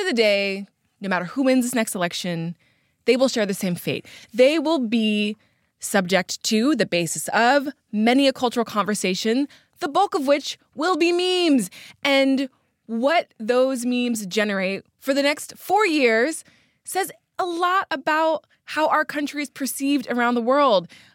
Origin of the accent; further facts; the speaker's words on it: United States; I'm personally very tired of taxi drivers in other countries laughing at me when they find out I'm an American.